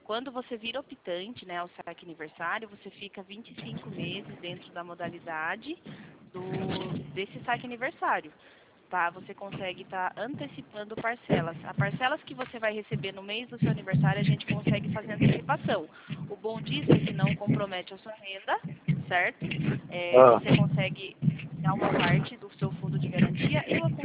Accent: Sorocaba, São Paulo, Brazil; A gente é de Sorocaba também

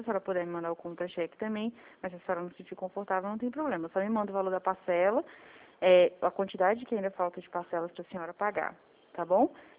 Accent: Brasília, Federal District, Brazil; Eu sou de Brasília.

